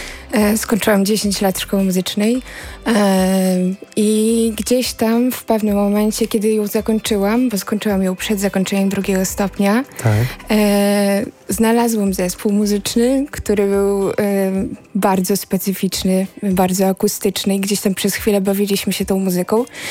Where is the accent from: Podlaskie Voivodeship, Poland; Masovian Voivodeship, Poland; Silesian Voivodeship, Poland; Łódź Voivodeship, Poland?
Podlaskie Voivodeship, Poland; Białystok; Tak, jestem z Białegostoku